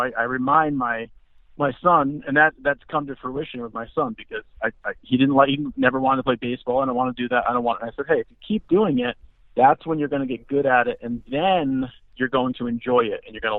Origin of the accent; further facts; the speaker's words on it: Narragansett, Rhode Island, United States; Born and raised in Narragansett, Rhode Island, which is a small beach town on the southern coast of Rhode Island. I've been in Rhode Island my whole life.